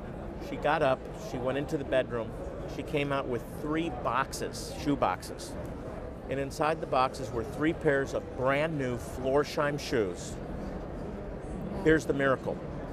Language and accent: English; Rochester, New York, United States; I actually moved back to my hometown of Rochester, New York, and for 9 years I led a congregation.